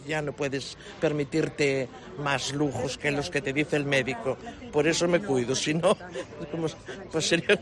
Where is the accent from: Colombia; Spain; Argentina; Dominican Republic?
Spain; Galicia; Lo que no hay en Galicia, porque yo soy de Galicia